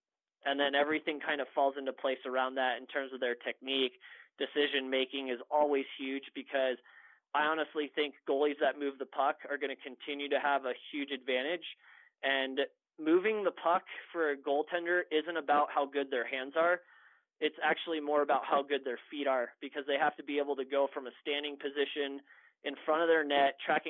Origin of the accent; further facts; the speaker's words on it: Texas, United States; I mean, look, I'm from Texas and I never played pro hockey in my life